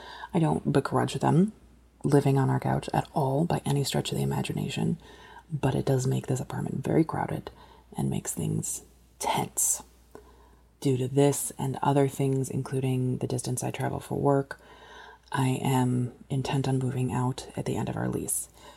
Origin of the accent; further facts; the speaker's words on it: Chicago, Illinois, United States; I'm from Chicago. I currently live with two other people in a two-bedroom apartment